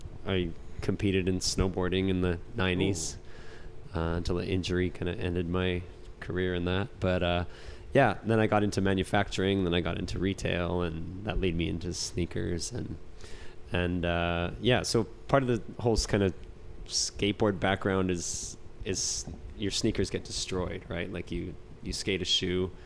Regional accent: Vancouver, British Columbia, Canada; I'm born and raised in Vancouver. Yeah, this is my first time in Montreal. This is the furthest east in Canada I've ever been.

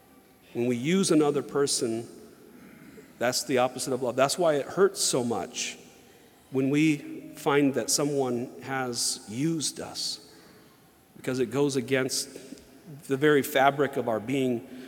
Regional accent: the South, United States; I grew up in the South, and many of my friends were Protestant

